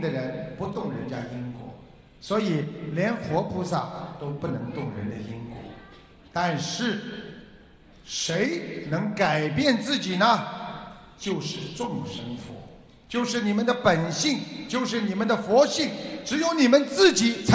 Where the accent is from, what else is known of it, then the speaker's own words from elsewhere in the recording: China; 因为我们中国人懂得孝顺，所以我们的文化才能源远流长